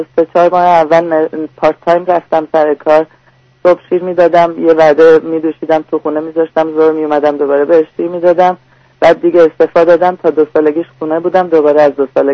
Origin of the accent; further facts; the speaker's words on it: Iran; moved away; چون از ایران پا شدیم اومدیم اینجا